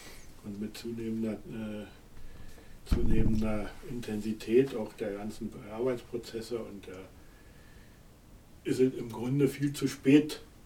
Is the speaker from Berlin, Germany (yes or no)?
yes; Berlin, Germany; Also ich komme aus Deutschland, wie man von der Aussprache unschwer hört. Aus Berlin, gebürtiger Berliner.